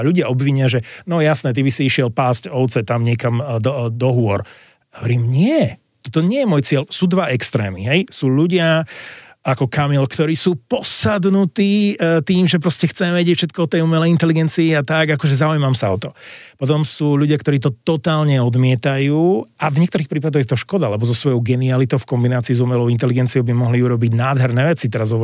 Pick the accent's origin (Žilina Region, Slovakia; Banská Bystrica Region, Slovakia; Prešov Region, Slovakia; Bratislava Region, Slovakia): Prešov Region, Slovakia; Prešov; ja som chlapec z Prešova